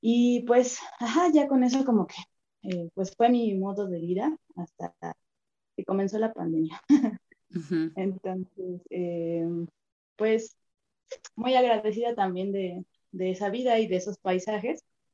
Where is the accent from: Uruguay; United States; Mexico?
Mexico; Mexico City; moved away as an adult; Crecí en la Ciudad de México